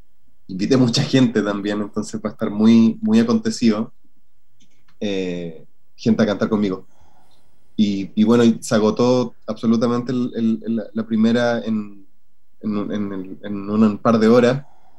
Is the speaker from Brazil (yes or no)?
no; Chile; now in Santiago, Chile; yo soy de los Andes, vivo en Santiago